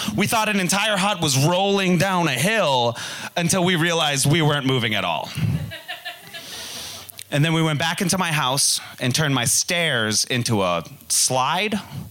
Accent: Hamilton, Massachusetts, United States; I grew up in Hamilton, Wenham, Massachusetts, and both those towns are so small that they lump them together.

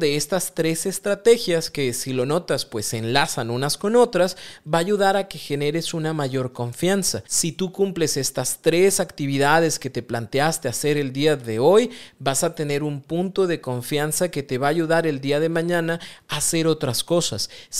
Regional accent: Mexico; Como buen mexicano, dejemos todo para el último

